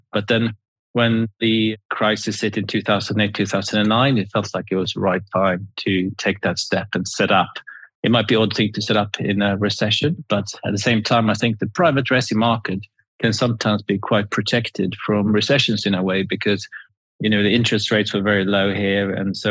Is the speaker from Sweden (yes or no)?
yes; Sweden; Obviously, I grew up in Sweden.